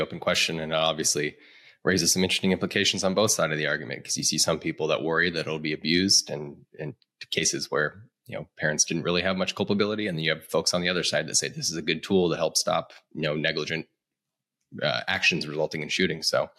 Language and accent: English; Colorado, United States; So out of big news out of my home state, for the first time in the state's history